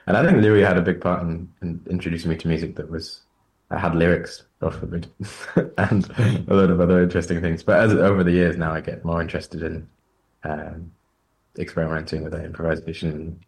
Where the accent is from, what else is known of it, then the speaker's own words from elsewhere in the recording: Leeds, Yorkshire and the Humber, United Kingdom; So I grew up in Leeds playing Irish music.